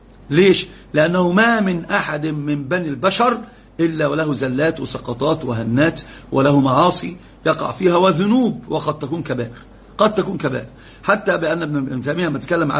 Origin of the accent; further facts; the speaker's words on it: Alexandria, Alexandria Governorate, Egypt; أنا من مصر يا أستاذ عبد الله، ومن الإسكندرية تخصيصا.